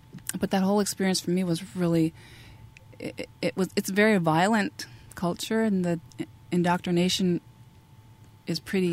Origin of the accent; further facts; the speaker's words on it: Cass Lake, Minnesota, United States; So I grew up in Cass Lake, and I never really went anywhere.